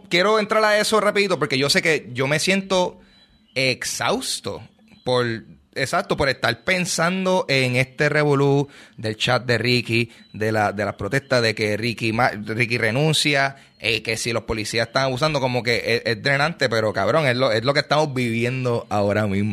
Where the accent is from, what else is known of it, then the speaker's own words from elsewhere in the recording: Puerto Rico; es mi deber como comunicador, como comediante y pues como simplemente un puertorriqueño